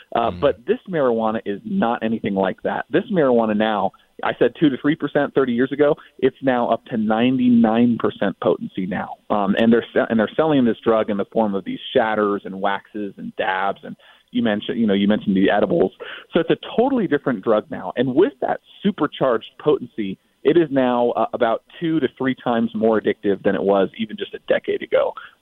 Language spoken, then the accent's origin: English; Colorado, United States; They're setting up all of their pot shops in my home state of Colorado, in the city of Denver